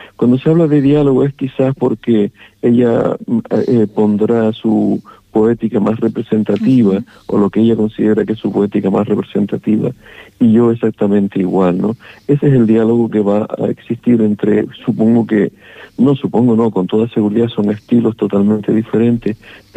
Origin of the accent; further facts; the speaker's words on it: Canary Islands, Spain; now in Gran Canaria, Spain; ella procede de Lanzarote, pero igual que yo procedo de Fuerteventura, pero los dos, por motivos profesionales, hemos hecho nuestra vida aquí en Gran Canaria.